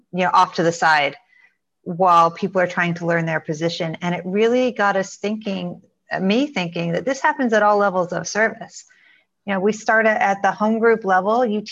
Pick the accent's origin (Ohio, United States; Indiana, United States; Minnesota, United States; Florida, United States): Florida, United States; I'm from Florida.